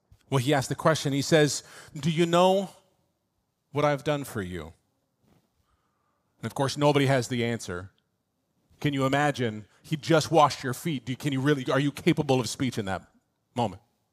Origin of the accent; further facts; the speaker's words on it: Florida, United States; born there; I was born in South Florida. I should be familiar. I'm not.